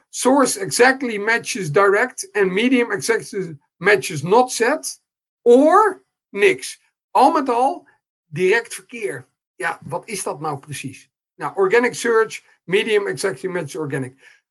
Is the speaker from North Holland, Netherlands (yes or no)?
yes; Amsterdam, North Holland, Netherlands; Verder, ik kom uit Amsterdam.